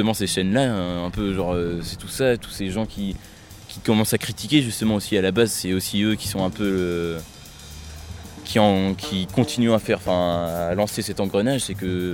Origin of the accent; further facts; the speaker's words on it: Pays de la Loire, France; voilà, donc je viens de la Mayenne, donc à côté de la Bretagne. Et j'ai 21 ans